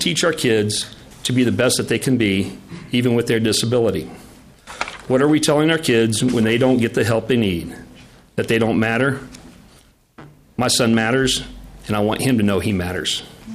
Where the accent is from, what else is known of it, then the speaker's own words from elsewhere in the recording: Buffalo, Minnesota, United States; I'm from Buffalo, Minnesota, and I'm here to testify on Senate Files 652.